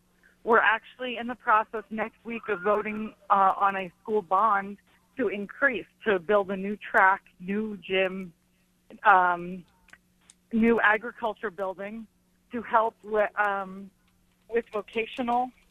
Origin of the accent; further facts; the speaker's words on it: New York City, New York, United States; moved away; I'm originally from New York City, and I moved out here about 13 years ago.